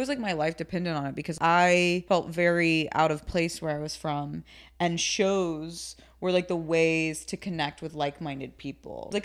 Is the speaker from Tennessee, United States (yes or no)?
yes; Knoxville, Tennessee, United States; For me, I grew up in Knoxville, Tennessee.